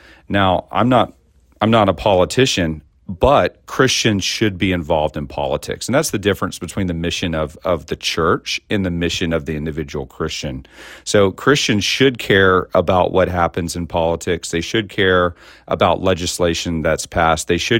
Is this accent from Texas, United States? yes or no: yes; Texas, United States; I think being a Texan qualifies me for a super level of insight, doesn't it?